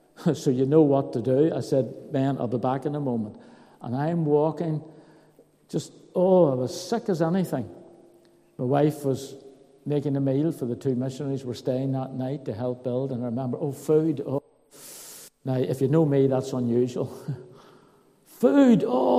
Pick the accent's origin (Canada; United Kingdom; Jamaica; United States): United Kingdom; Belfast, Northern Ireland; I grew up in Belfast, although I was a Blue man.